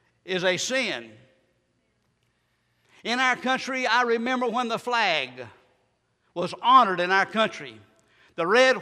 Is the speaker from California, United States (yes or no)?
no; Miami, Florida, United States; I remember when it's safe, whenever we was raised in Miami, when I was a little small child, we'd catch a bus and go downtown Miami and see a movie and winter shop